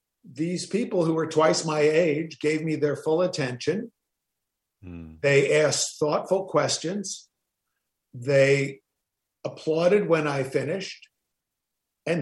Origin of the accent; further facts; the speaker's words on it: New Jersey, United States; we were discussing my growing up in New Jersey, and I had two younger brothers. My family's Jewish-Italian, so two very verbal traditions.